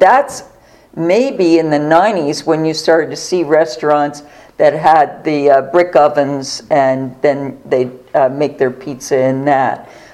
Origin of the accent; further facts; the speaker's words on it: West Chester, Pennsylvania, United States; I was raised in Westchester, Pennsylvania, and there was an Italian bread bakery there. We had quite a large population of Italians in that community